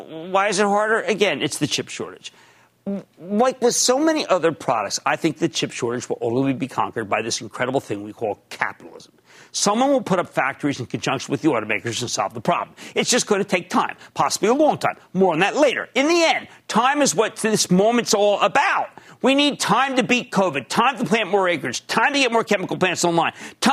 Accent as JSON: {"language": "English", "region": "New Jersey", "country": "United States", "tie": "born or raised there", "said": "my home state of New Jersey"}